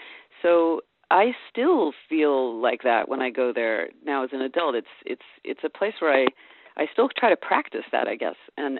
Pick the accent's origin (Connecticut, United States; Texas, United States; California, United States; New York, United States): California, United States; now in San Francisco, United States; I'm from the Bay Area, and I missed Northern California